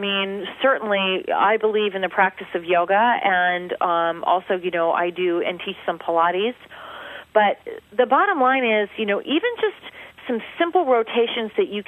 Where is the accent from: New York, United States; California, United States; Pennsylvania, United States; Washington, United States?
Pennsylvania, United States; Philadelphia; because you know, I was raised in Philadelphia, and at our country club, it would mean that my dad was coming off the golf course